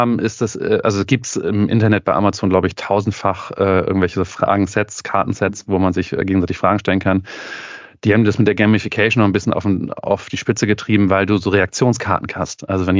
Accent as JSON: {"language": "German", "region": "Hamburg", "country": "Germany", "said": "ich komme aus Hamburg."}